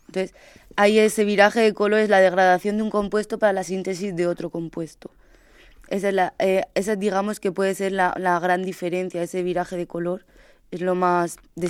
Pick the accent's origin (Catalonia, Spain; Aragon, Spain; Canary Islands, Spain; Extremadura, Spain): Aragon, Spain; Teruel; now in Orihuela, Spain; Yo soy fuera de aquí, yo soy de Teruel, de Aragón, y yo vine aquí a estudiar Orihuela y fue la primera vez que yo vi el pimiento en ensaladas, por ejemplo.